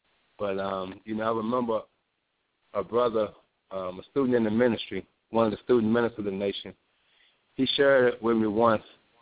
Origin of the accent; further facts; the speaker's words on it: St. Louis, Missouri, United States; moved away as an adult; now in Phoenix, United States; I'm originally from St. Louis, grew up St. Louis, East St. Louis, but now I'm here in Phoenix, Arizona. Been here for the last seven-plus years, and it's been an interesting journey.